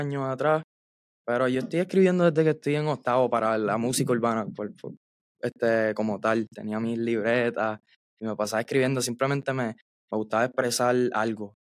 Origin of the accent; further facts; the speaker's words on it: Guayama, Puerto Rico; Yo soy de Puerto Rico, Guayama, Puerto Rico.